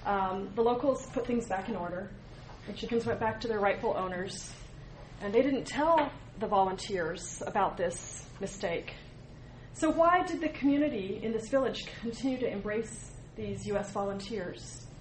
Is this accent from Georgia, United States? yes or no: no; Sacramento, California, United States; I know some of you, and I'm from Sacramento, California.